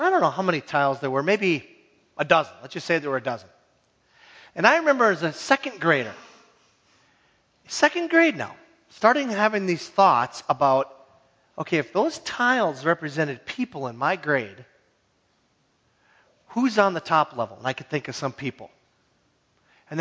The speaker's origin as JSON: {"language": "English", "town": "Hibbing", "region": "Minnesota", "country": "United States", "tie": "born or raised there", "said": "I grew up in Hibbing, so we had tile on the wall, but they weren't real tiles; they were plastic tiles."}